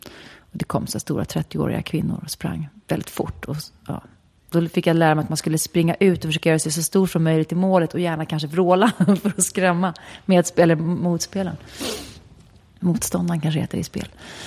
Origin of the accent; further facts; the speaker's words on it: Stockholm County, Sweden; Och sen föddes jag där, i skogen. Och det var en bra plats att växa upp på. Det var ju en rätt bra mix då mellan barn med de stora villorna och höghusen och radhusen som alla gick i skolan tillsammans. Och nära till... Skärholmen, eller Skärharlem